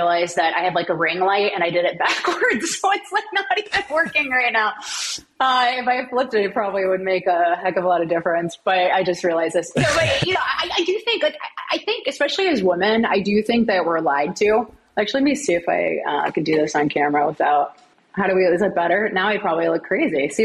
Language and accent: English; United States; You know, like I'm an American. I live in a free country.